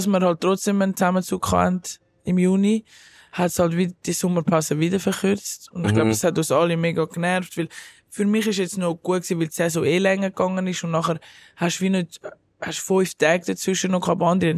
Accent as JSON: {"language": "German", "country": "Switzerland", "said": "ich bin eben Schweizer und lebe da einfach so remote"}